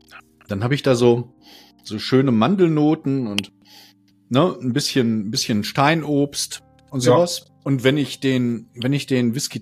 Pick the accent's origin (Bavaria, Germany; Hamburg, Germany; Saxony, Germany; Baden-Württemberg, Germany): Bavaria, Germany; Ich komme aus Franken.